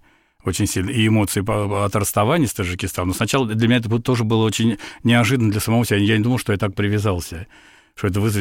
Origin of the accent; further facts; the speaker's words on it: Sergiev Posad, Moscow Oblast, Russia; я родился в Загорске, и потом в Сергиевом Посаде. То есть это мой родной город, то есть это вообще моя родина.